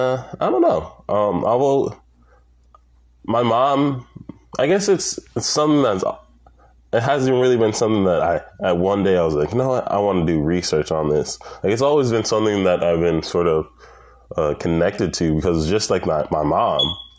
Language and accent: English; United States; And I'm Black because I grew up in America. I was born here. I grew up here.